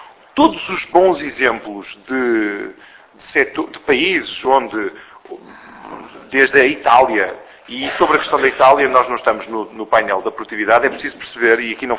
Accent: Porto, Portugal; eu trabalhei para a indústria, eu sou do Porto.

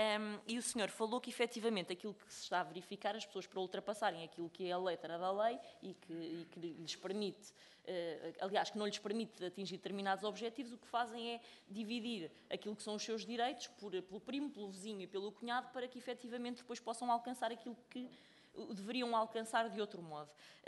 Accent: Pinhel, Centro, Portugal; now in Figueira de Castelo Rodrigo, Portugal; eu sou natural de Pinhel e vivo em Figueira de Castelo Rodrigo e, portanto, este centro de gestão diz-me muito e diz-me particularmente também porque a minha família faz agricultura

